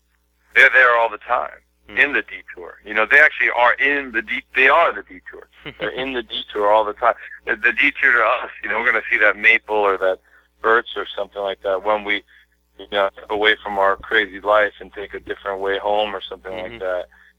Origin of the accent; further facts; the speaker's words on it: United States; born there; I'm 100% Armenian. I was born in America, but I'm 100% Armenian.